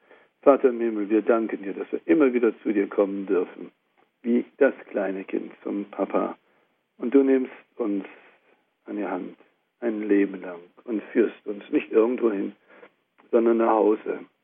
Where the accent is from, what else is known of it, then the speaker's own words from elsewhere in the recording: Thuringia, Germany; aus dem kleinen Eichsfeld. Das ist nur ein Landkreis, mehr nicht, das ist ein Stückchen von Thüringen. Ich bin also Eichsfelder, der in Thüringen wohnt, auch wenn ich jetzt zurzeit hier in Franken bin.